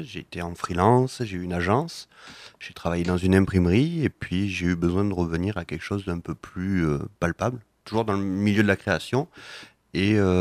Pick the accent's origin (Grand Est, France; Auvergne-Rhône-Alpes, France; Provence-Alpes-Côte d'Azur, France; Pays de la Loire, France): Provence-Alpes-Côte d'Azur, France; Carpentras; born there; Je suis né à Carpentras.